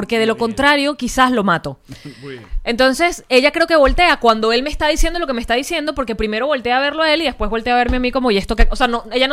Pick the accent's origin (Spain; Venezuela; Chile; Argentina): Venezuela; moved away; como venezolana de mudarme, de emigrar.